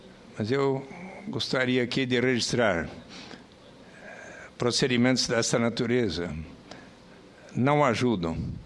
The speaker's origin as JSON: {"language": "Portuguese", "region": "São Paulo", "country": "Brazil", "said": "porque, afinal, sou de São Paulo e não pude estar lá tanto quanto gostaria."}